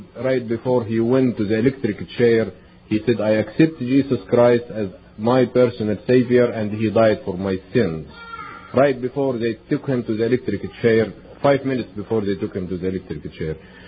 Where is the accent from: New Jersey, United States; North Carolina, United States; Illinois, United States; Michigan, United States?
Illinois, United States; Chicago; You see, Dr. Archer and myself, we come from Chicago.